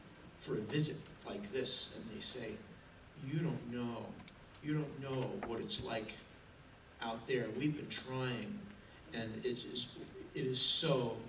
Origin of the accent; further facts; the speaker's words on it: New Jersey, United States; but I'm from Jersey, so I don't care.